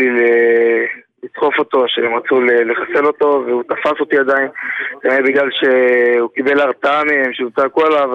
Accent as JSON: {"language": "Hebrew", "town": "Jerusalem", "region": "Jerusalem District", "country": "Israel", "said": "אני ירושלמי, כן."}